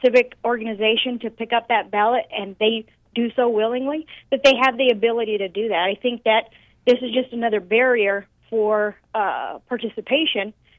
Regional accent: Arizona, United States; I like to say that I'm not from the great state of Maricopa. I'm from Pinal County

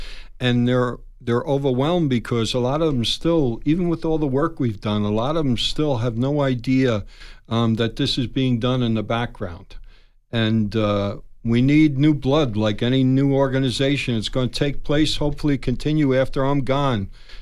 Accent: Cresskill, New Jersey, United States; John Cortazzo was from my hometown in New Jersey, Creskill, New Jersey, who served on the Port Authority.

